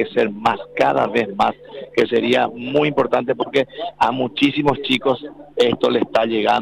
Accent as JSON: {"language": "Spanish", "country": "Paraguay", "said": "le llena de orgullo a uno como paraguayo que se pueda jugar un partido del Mundial"}